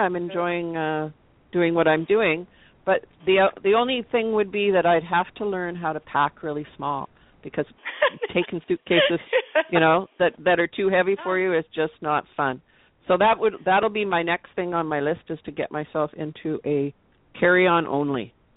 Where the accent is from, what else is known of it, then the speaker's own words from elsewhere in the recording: Canada; being a Canadian, having lived here all my life, I've never been there.